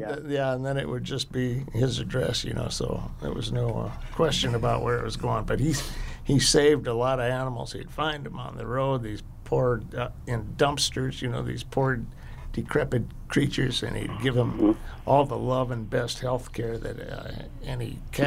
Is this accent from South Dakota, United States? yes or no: yes; Dell Rapids, South Dakota, United States; It goes back to I was originally from Del Rapids, and my mom lived up there.